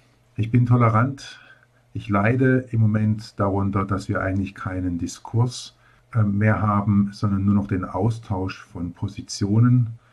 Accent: Baden-Baden, Baden-Württemberg, Germany; also born or lived in Rastatt; Baden-Baden gezogen. Dort bin ich 10 Jahre aufgewachsen und im Alter von, als ich dann 12 Jahre alt war, sind wir von Baden-Baden nach Rastatt gezogen.

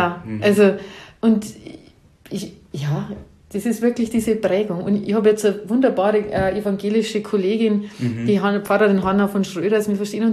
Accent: Asten, Austria; Ich bin da in Asten aufgewachsen

